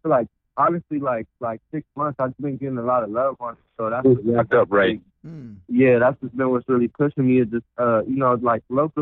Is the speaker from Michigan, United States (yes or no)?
no; Los Angeles, California, United States; Okay, well, I'm from Los Angeles, like West Side LA area.